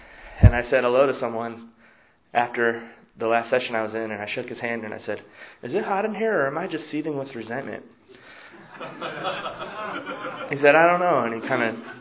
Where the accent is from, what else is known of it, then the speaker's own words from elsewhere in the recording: California, United States; I'm a sexaholic from California.